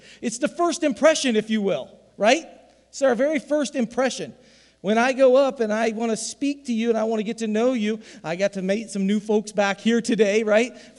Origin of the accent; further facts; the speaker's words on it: Iowa, United States; I'm from Southeast Iowa, which is just about being a hillbilly.